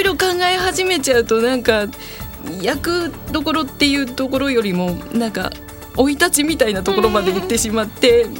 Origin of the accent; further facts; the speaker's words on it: Iwate, Japan; 宮沢賢治さんで有名な花巻の間っ子ぐらいのところなんですけど、結構岩手ってあの鬼にまつわるお話が多くって、あの地名だったり言い伝えだったりが多いんですけど、うちの地元のところにですね、あの人壁丸の伝説っていうものがあって、